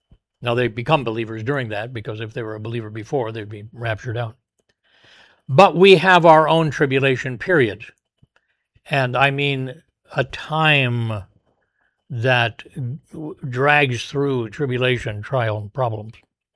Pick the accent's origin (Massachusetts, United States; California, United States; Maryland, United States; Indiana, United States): Indiana, United States; Oxford; born there; He worked, my mom and dad worked in a restaurant when I was born in Oxford, Indiana, outside of Lafayette, at a restaurant.